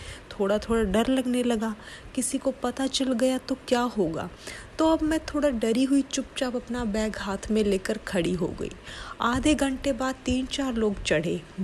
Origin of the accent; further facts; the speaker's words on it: Mumbai, Maharashtra, India; और मैं एक 19 साल की टीनेजर गर्ल हूँ। मैं मुंबई की रहने वाली हूँ और अभी मेरी उम्र 19 साल है।